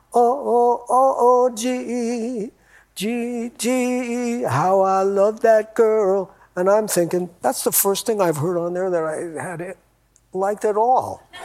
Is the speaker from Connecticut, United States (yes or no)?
no; Schenectady, New York, United States